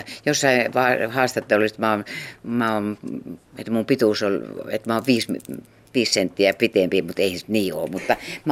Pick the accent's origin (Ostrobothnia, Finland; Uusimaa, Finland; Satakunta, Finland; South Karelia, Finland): Ostrobothnia, Finland; mä oon pohjalainen, niin mä puhuin kyllä aika suoraan sitten